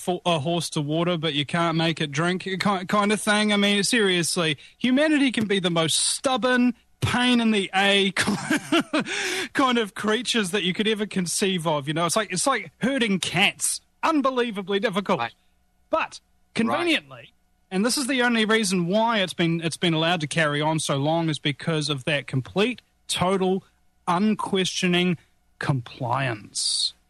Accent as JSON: {"language": "English", "country": "New Zealand", "said": "Being a New Zealander, I mean, this might be an ironic thing to say"}